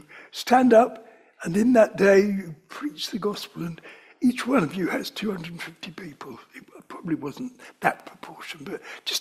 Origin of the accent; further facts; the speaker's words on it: London, United Kingdom; accent: London; Everybody would know that I'm a Londoner. If I go to Zambia, I'm ashamed of my London accent